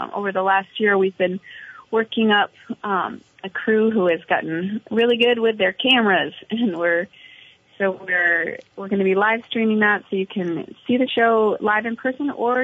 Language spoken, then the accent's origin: English; White River, United States; also born or lived in Seattle; I grew up in White River, and then I went out to the West Coast. I lived in Seattle for about 15 years, and then moved back a couple of years ago.